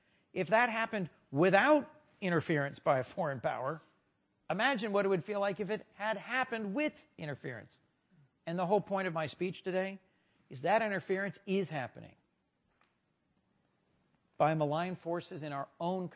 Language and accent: English; New Castle County, Delaware, United States; I walked over and said, "Hi, I'm from Newcastle County, Delaware."